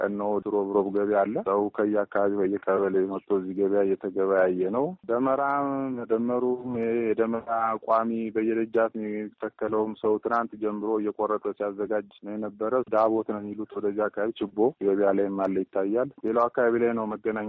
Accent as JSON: {"language": "Amharic", "town": "Bahir Dar", "region": "Amhara", "country": "Ethiopia", "tie": "born there", "said": "እኔ ባህር ዳር ነው ቤተሰቦች ያሉት የተወለድኩት በዛ ስለሆነ እያመቱ እዛ እየሄድኩ ነበር ማከብረው።"}